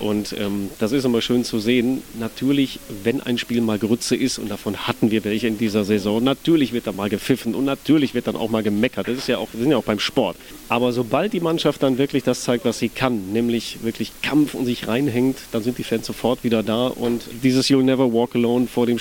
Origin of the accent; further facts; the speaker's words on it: Duisburg, North Rhine-Westphalia, Germany; Ich komme aus Duisburg